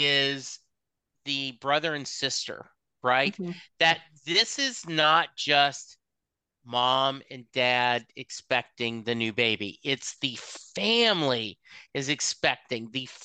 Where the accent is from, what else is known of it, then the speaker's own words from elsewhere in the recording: Lake Charles, Louisiana, United States; I grew up in Lake Charles, so I always have this pride about Kenny